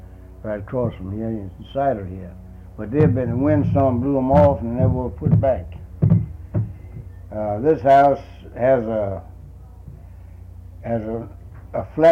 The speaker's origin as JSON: {"language": "English", "town": "Benoit", "region": "Mississippi", "country": "United States", "tie": "born there", "said": "I was born at Benoit. I was born on Egypt Ridge, 1 mile south of the town of Benoit on the Grapeland Road in the old original … house, log house. It was a log house."}